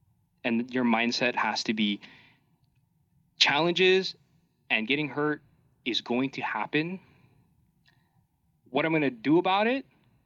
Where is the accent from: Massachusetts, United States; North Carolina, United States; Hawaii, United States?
Hawaii, United States; When I was growing up in Hawaii, my father got me interested in playing basketball because he would actually play with his coworkers after work.